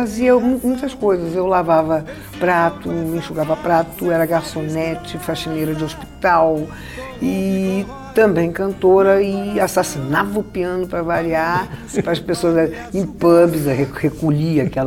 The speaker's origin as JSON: {"language": "Portuguese", "country": "Brazil", "said": "Aí eu dizia, eu sou brasileira."}